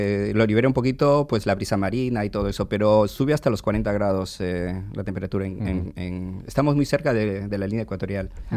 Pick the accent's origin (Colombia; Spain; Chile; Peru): Peru; En Perú tenemos mucha tradición, somos como los vascos.